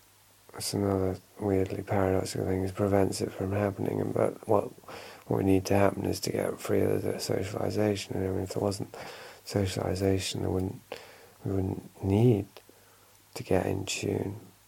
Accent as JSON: {"language": "English", "region": "England", "country": "United Kingdom", "said": "because I'm English"}